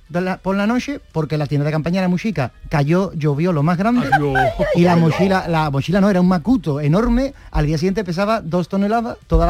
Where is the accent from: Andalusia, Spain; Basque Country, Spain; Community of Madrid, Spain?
Andalusia, Spain; Cádiz; nosotros somos de Cádiz, y entonces en Cádiz no nos tocaba